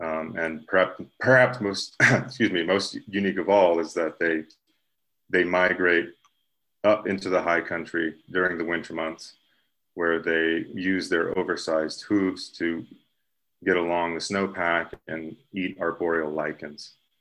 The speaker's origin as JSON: {"language": "English", "town": "Los Angeles", "region": "California", "country": "United States", "tie": "born or raised there", "also_born_or_lived": "Bellefonte, Pennsylvania", "said": "And I split time growing up in the San Fernando Valley, which is part of the greater Los Angeles area, and central Pennsylvania, in a small town called Bellefonte."}